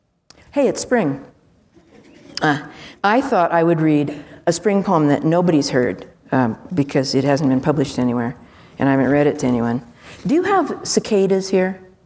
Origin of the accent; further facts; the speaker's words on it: California, United States; I'm from the desert also, but not from this desert. I'm from the Mojave Desert in California.